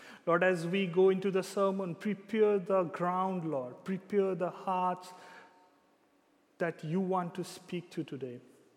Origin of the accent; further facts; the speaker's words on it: India; now in Zeist, Netherlands; I am basically from India, from where Eliza comes